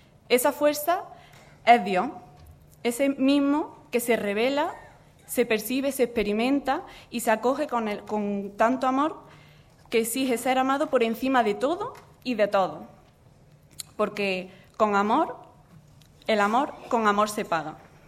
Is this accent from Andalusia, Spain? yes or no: yes; Córdoba, Andalusia, Spain; Sí, por el acento se nos nota mucho. él es de Granada y yo soy de Córdoba. Y estamos ahora mismo liberados para la JOB a nivel estatal aquí en Madrid.